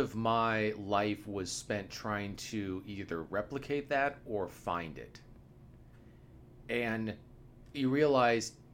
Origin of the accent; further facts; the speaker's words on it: Pacific Northwest, United States; I come from the Pacific Northwest, and the social dynamics are much, much more difficult.